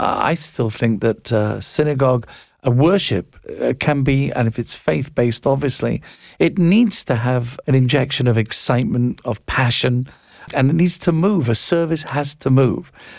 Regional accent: England, United Kingdom; And I know, you know, I'm from England, obviously.

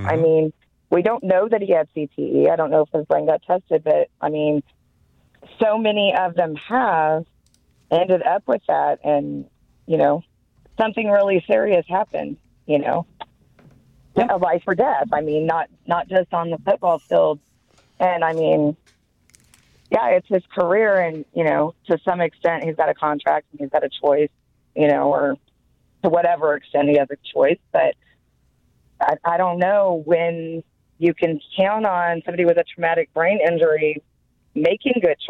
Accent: Kansas City, Missouri, United States; I mean, I'm from Kansas City.

